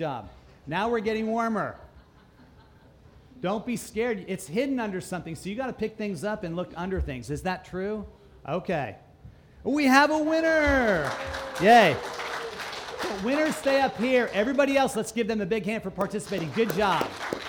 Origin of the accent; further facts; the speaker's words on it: St. Petersburg, Florida, United States; growing up in St. Pete, Florida, when we'd have the Seder at my mom's house or we'd go to the synagogue